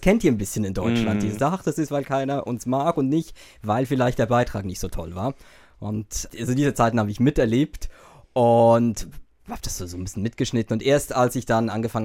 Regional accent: Basel, Switzerland; now in Hamburg, Germany; Genau, ich bin aufgewachsen in der Nähe von Basel, habe in Basel studiert, habe da auch lange gelebt.

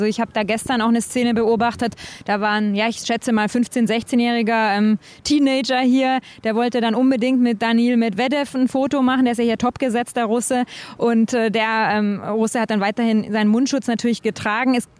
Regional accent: Konstanz, Baden-Württemberg, Germany; ich komme jetzt nicht aus Villingen, genau, sondern aus Konstanz oder Konstanz, wie wir sagen.

